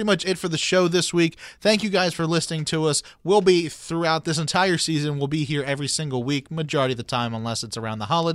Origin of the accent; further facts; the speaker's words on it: Baltimore, Maryland, United States; accent: Baltimore; I am from Baltimore, and I think I've done a pretty good job of toning down my Baltimorean accent.